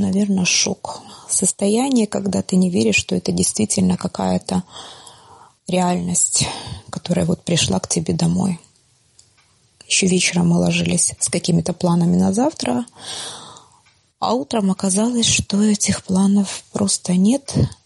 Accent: Kherson, Kherson Oblast, Ukraine; Я родилась в Херсоне. Это самый, наверное, южный город Украины 47 лет назад. Так исторически, наверное, сложилось, что мы достаточно такой русскоязычный регион.

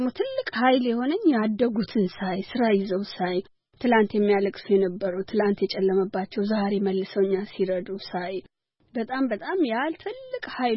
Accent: Chencha, South Ethiopia, Ethiopia; ጨንቻ ነው ተወልጄ አደኩት መብራት በሌለበት መኪና ብዙ በማይገባበትና ውሃ ከጉርጓድ ነው የምንቀዳ ወንዝ ሄደን ነው የምናጠውና

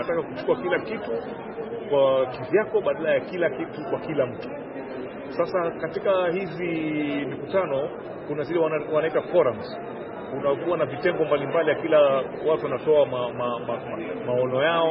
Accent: Kenya; kule kwetu Kenya

